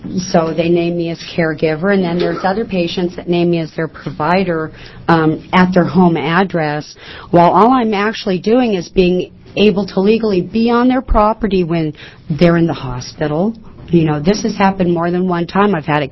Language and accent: English; Gold Hill, United States; I'm from Gold Hill.